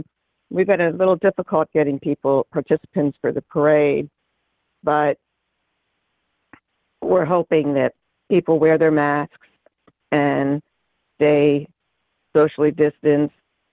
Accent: Riverside, United States; For someone who's lived in Riverside for 60 years, someone will ask me, and I always say, I'm from Riverside near Danville.

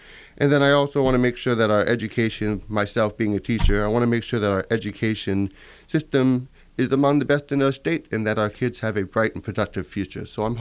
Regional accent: Penn Township, Pennsylvania, United States; now in Cole Township, United States; My wife and I, we currently live in Cole Township with our dog Luna, and I grew up in Penn Township, Snyder County, so I didn't get the wonderful opportunity to grow up in the coal region, unfortunately.

